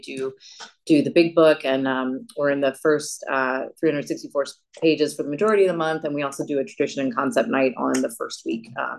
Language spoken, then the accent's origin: English; Richmond, Virginia, United States; I am from Richmond.